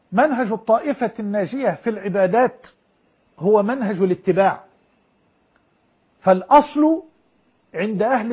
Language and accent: Arabic; Egypt; وأسأل الله أن يحفظ بلدنا مصر وجميع بلاد المسلمين